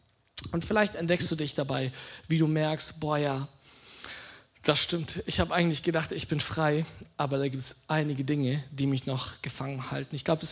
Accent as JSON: {"language": "German", "country": "Germany", "said": "so viele von uns sind gefangen, so vielleicht auch kulturell, so als Deutsche."}